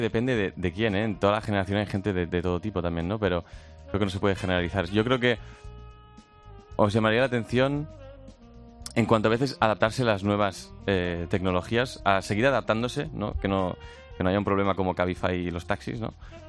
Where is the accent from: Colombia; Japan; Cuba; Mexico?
Japan; como crecí en Japón, 7 años de mi vida